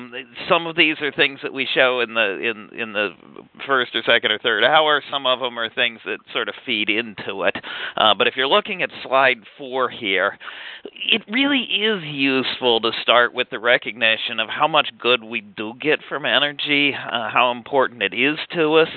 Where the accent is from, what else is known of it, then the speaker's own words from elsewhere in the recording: Pennsylvania, United States; you know, I come from Pennsylvania.